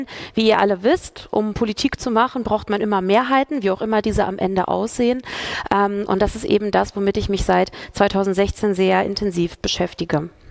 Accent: Braunschweig, Lower Saxony, Germany; Ich komme aus Braunschweig, das ist ein kleines Stückchen weiter nördlich von hier.

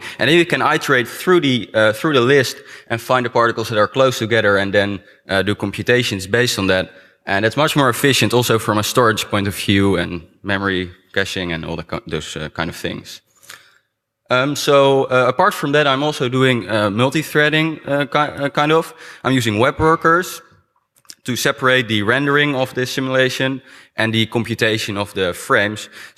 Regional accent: Netherlands; I'm from the Netherlands, and I'm going to show you something about this.

